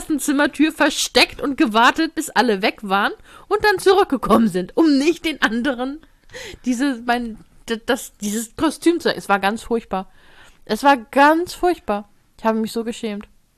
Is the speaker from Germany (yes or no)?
yes; Northern Germany, Germany; Wir sind Norddeutsche